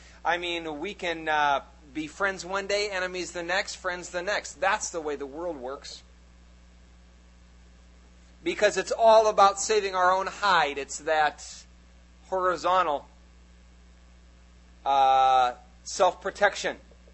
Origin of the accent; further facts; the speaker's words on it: United States; Hey, I love being American. I really do. I don't want to live in any other country on earth.